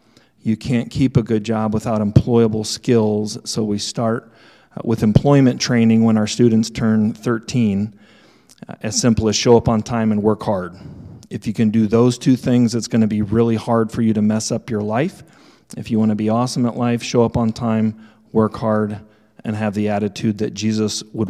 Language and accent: English; West Des Moines, Iowa, United States; So growing up in West Des Moines, I was sheltered from a lot of what goes on even in our own backyard.